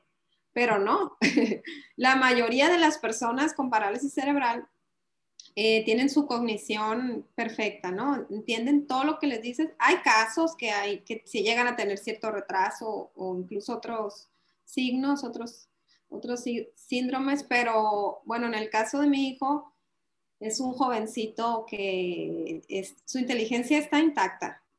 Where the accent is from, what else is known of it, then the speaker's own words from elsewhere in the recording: Los Mochis, Sinaloa, Mexico; soy de Los Mochis, Sinaloa.